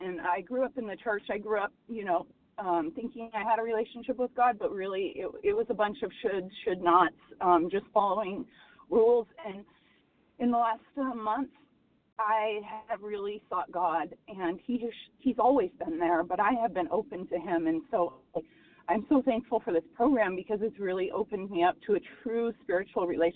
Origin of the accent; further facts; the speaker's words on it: Texas, United States; I'm from Texas, and I am a compulsive overeater.